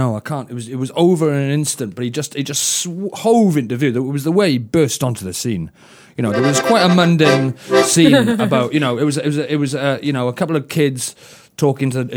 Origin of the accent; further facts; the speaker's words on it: Wales, United Kingdom; you know, if I'm introduced as Welsh. That's why I usually ask not to be introduced as Welsh, because at least I can manage my own introduction of it at some point.